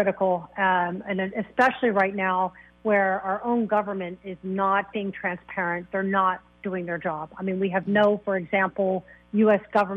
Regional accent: Florida, United States; I'm born and raised in Florida, but was fortunate to do my medical residency in the San Francisco Bay Area.

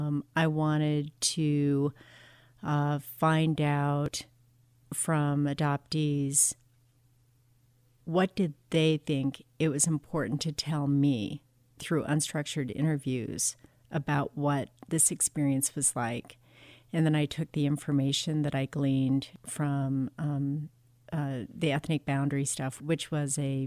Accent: Montana, United States; When I grew up here in Montana, I was surprised to find that there were other people like me, other Indians who had been placed into white families.

